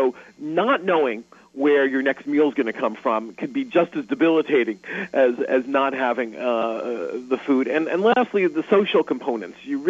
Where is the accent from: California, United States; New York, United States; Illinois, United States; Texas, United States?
New York, United States; I was just in Pittsburgh this morning, returning home to my hometown of New York